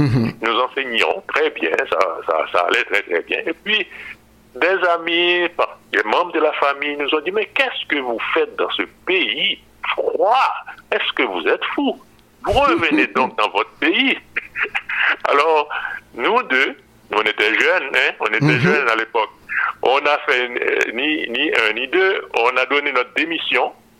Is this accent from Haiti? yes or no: yes; Haiti; now in France; Et puis, quand j'ai quitté Haïti, quand je suis allé en France, j'ai continué dans cette lancée de musique populaire aussi